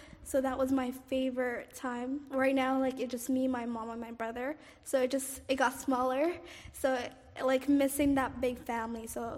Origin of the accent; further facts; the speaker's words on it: Cairo, Cairo Governorate, Egypt; also born or lived in Somalia; My hometown is Egypt, Cairo. That's where I grew up. Very friendly place. We used to live with a big family, uncles, aunts, cousins.